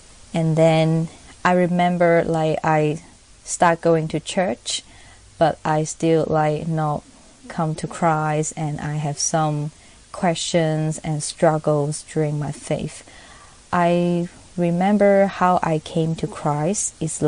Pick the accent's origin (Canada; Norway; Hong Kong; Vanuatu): Hong Kong; and I'm from Hong Kong.